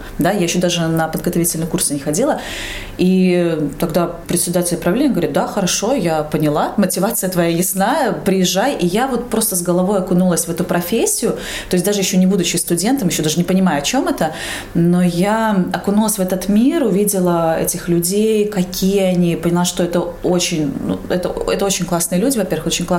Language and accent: Russian; Jelgava, Latvia; now in Riga, Latvia; Елгава мой родной город, я в нем училась, заканчивала школу, потом уже переехала в Ригу, и сейчас, получается, езжу, да, на работу в Елгаву.